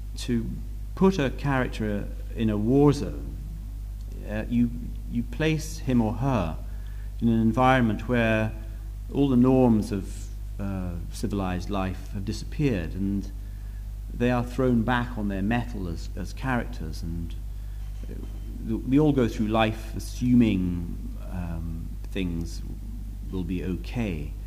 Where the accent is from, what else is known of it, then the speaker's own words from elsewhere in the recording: Western Nigeria, Nigeria; also born or lived in West Africa; I was born in West Africa and grew up there and spent my childhood there. I never felt particularly at home in Britain or Scotland, where my parents came from. I felt more at home in, you know, a big city in Western Nigeria